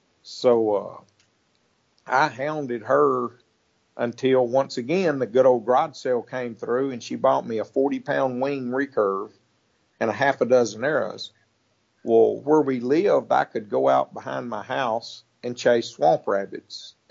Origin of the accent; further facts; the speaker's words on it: Texas, United States; But growing up in East Texas, I was probably 16 or 17 before I ever left my home county.